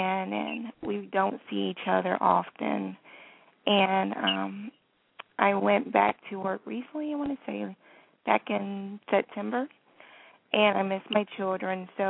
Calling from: Ohio, United States; Hi, Miss Blue. … I'm calling from Ohio.

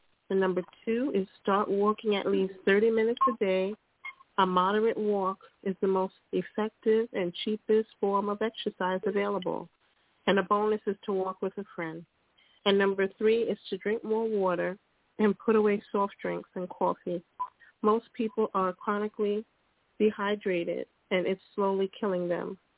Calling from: Pennsylvania, United States; I'm calling from Pennsylvania.

